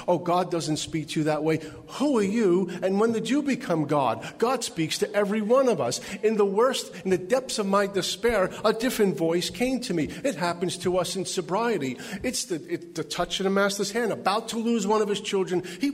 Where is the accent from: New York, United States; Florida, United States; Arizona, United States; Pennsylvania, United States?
New York, United States; Brooklyn; I grew up in Brooklyn, New York. Like, you don't know by the way I speak, right?